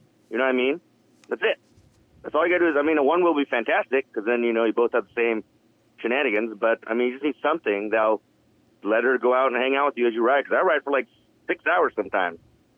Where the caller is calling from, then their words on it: United States; from Washington.